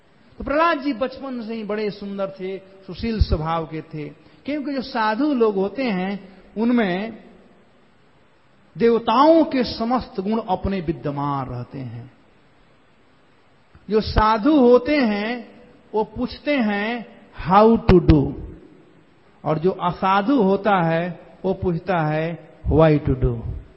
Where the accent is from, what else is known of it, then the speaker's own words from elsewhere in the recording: Bihar, India; कहा जाता है हमारे यहां बिहार में पेट पोछवा